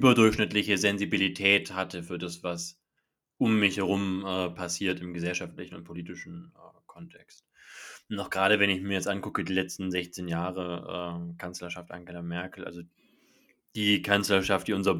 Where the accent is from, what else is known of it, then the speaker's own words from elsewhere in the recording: Schwäbisch Gmünd, Baden-Württemberg, Germany; also born or lived in Göppingen; ich bin 24 Jahre alt, ich bin quasi ein Gewächs der Region. Ich bin in Schwäbisch Gmünd geboren, habe in Göppingen mein Abitur gemacht, bin hier aufgewachsen. Bin dann nach Friedrichshafen gezogen